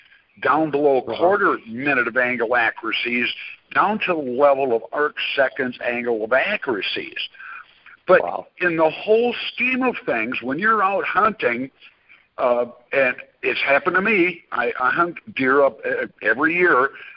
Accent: Wisconsin, United States; I'm from Wisconsin, and most of our deer hunting occurs under 100 yards.

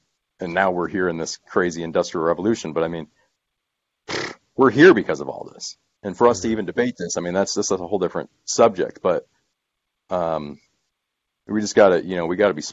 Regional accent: Michigan, United States; I understand it. I'm from Michigan. I've hunted out of tree stands. I've hunted deer.

